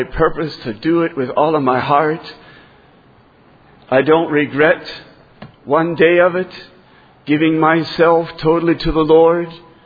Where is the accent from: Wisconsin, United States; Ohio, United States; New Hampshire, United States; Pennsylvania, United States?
Ohio, United States; from Ohio.